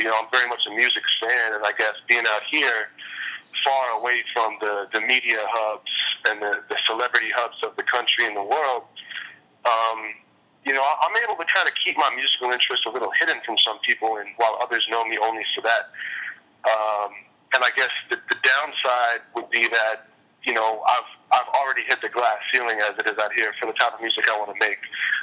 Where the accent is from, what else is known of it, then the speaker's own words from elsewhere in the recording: New York, United States; also born or lived in New Jersey; You know, I grew up around New York and New Jersey, and I know what's there.